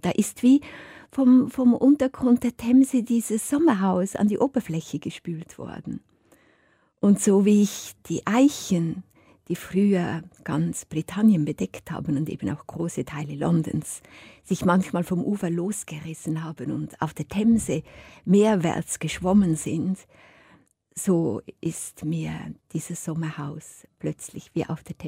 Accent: Schwyz, Switzerland; Ich bin ja in der Innerschweiz aufgewachsen, die katholisch ist, in Schwyz.

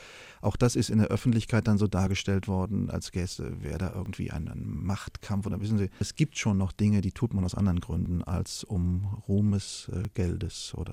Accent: Berlin, Germany; born there; Ich bin ja in West-Berlin geboren deshalb, weil meine Eltern als Jugendliche schon aus der DDR geflohen sind, aufgrund politischen Drucks tatsächlich.

